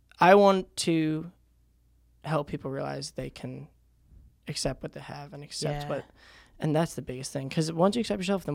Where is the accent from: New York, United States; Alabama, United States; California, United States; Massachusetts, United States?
New York, United States; I grew up in New York. No one listens to country music but me.